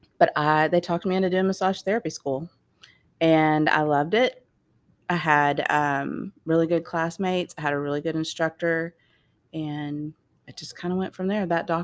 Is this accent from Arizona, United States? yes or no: no; Oklahoma, United States; well, I thought Durant at the time because I'm originally from Oklahoma.